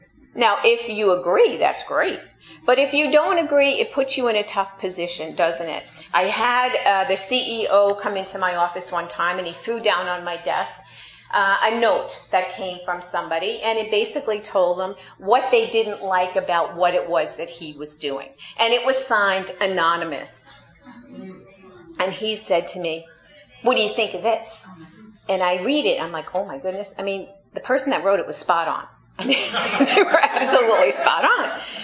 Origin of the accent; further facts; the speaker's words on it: New York, United States; I'm a New Yorker, and I can be a little sarcastic sometimes.